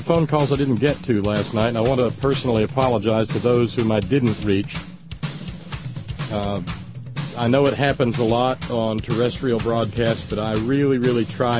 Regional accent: Appalachia, United States; I'm a hillbilly. I'm an Appalachian. I'm an Appalachian American.

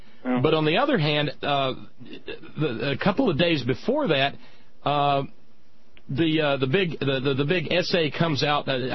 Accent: Texas, United States; We're from Texas, and she had that shot

